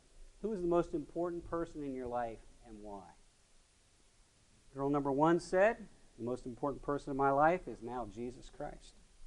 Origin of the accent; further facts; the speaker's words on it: Chillicothe, Ohio, United States; I am not from Xenos, although I've known Dennis for a long time. Let me tell you my story. I grew up in a place called Chillicothe, Ohio.